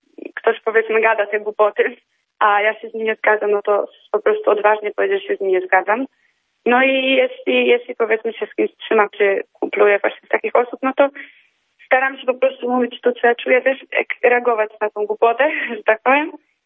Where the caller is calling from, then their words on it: Rumia, Pomeranian Voivodeship, Poland; No ja z Rumi.